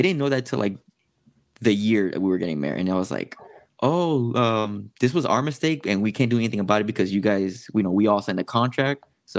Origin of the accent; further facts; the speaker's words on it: Florida, United States; We're both from South Florida, mm-hmm.